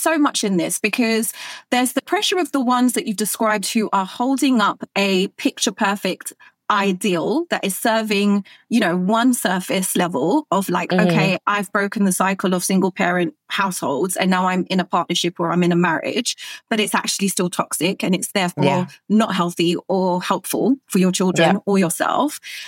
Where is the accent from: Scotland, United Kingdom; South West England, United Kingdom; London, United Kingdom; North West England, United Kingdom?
London, United Kingdom; Brixton; I grew up in Brixton, I went to school in Peckham